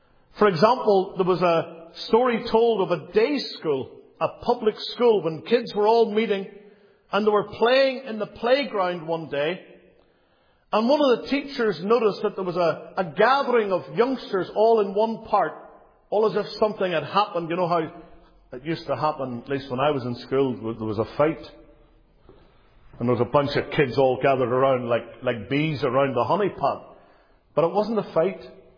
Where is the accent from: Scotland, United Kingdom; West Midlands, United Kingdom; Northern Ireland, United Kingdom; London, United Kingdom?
Northern Ireland, United Kingdom; he preached in a place near my hometown called Holywood, near Belfast.